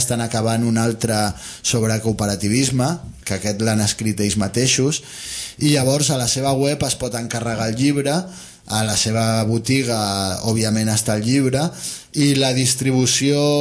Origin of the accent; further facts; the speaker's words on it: Sants, Catalonia, Spain; Jo sóc de Sants, no hi visc, però ara treballo. Després d'uns quants anys he tornat al barri.